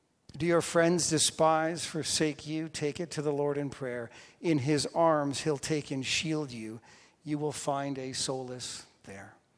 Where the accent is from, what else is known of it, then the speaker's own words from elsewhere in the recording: Ontario, Canada; and I'm from Ontario